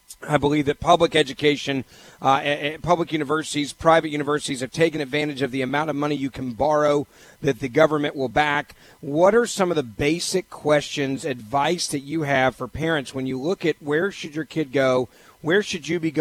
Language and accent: English; Memphis, Tennessee, United States; You know, my hometown of Memphis, Tennessee, the schools there are literally the definition of a failing school district.